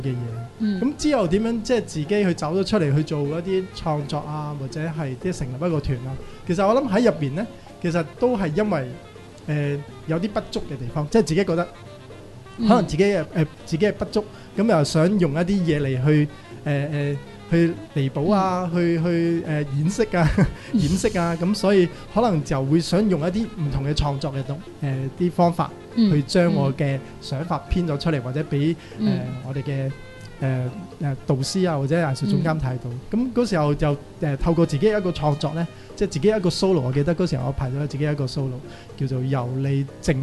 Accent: Malaysia; now in Hong Kong; 我是以前在马来西亚，我是马来西亚来的，89年来了

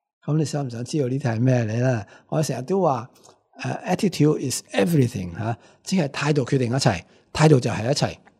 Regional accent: Hong Kong; 咁我哋香港人就最讲实际㗎啦。

